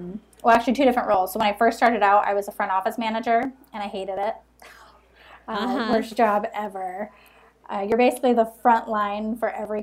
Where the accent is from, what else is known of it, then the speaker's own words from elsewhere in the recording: Chicago, Illinois, United States; The lifestyle of being a Chicagoan and also work kind of takes precedence around here.